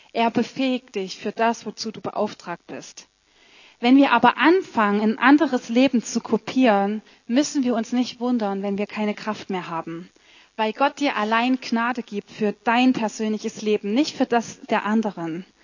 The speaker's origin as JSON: {"language": "German", "country": "Germany", "said": "aber wir als Deutsche, wir lieben das so gern."}